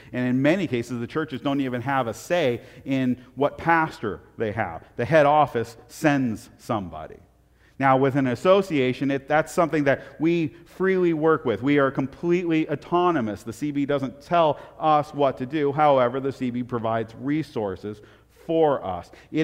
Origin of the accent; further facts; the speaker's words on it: Portland, United States; I grew up in Portland.